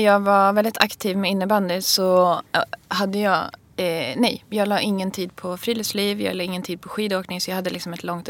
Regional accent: Umeå, Västerbotten County, Sweden; Norrland är mig kärt. Ja. Så är det. Umeå är ju en kuststad, så att det finns inga berg där.

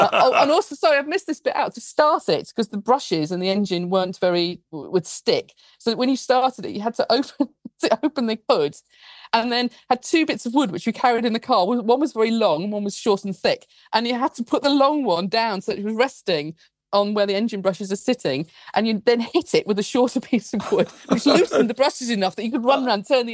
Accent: Blackburn, North West England, United Kingdom; I'm from Blackburn, just as well, from being about 16 miles away from Blackpool. Yeah. And my parents are from the south, and we moved up to, this shows my age, we moved up to the north because my father worked in a carpet factory, and Blackburn was near the carpet factory, which is in Rishton.

